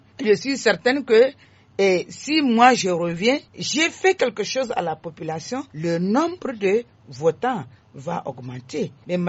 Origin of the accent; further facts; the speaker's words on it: Niamey, Niger; pour nous, nous sommes de Niamey, c'est clair et net, ce sont les quartiers.